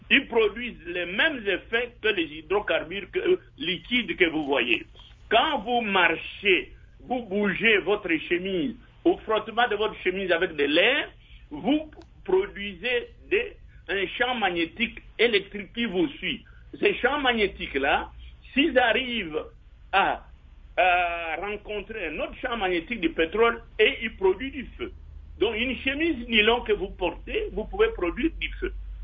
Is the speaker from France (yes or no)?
no; DR Congo; Je suis Congolais